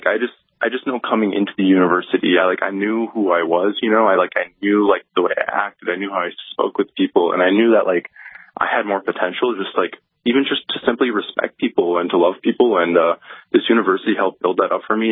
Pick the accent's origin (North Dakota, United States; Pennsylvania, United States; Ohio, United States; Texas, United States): North Dakota, United States; Bismarck; also born or lived in Fargo; So I'm from Bismarck, North Dakota. And I spent about half my life in Fargo, too.